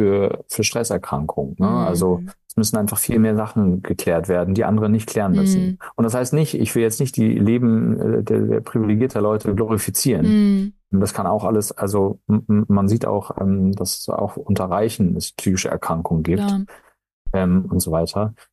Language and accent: German; Hamburg, Germany; ich komme ja aus Hamburg